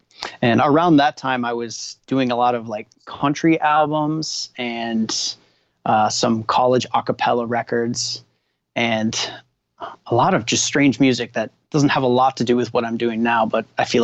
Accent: Winnipeg, Manitoba, Canada; Originally, I'm from Winnipeg, and my parents met up there.

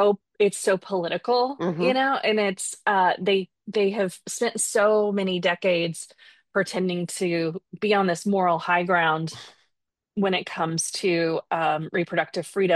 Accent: Oklahoma, United States; like my home state of Oklahoma

